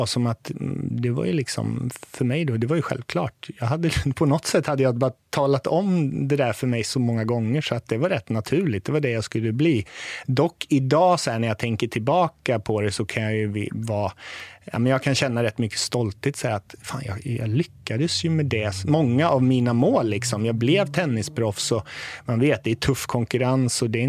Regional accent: Tibro, Västra Götaland County, Sweden; i Tibro där jag kommer ifrån, en liten ort i Västergötland.

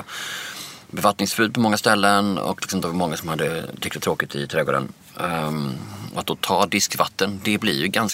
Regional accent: Skåne, Sweden; Då, som skåning, undrar jag, vad händer med ålen? Vi gillar ju att äta ål i alla former. På julbordet finns det ju fortfarande ål i Skåne.

